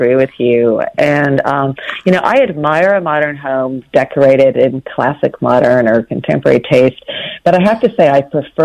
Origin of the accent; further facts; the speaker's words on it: the South, United States; Well, I grew up in the South with grandmothers and great aunts who lived in old houses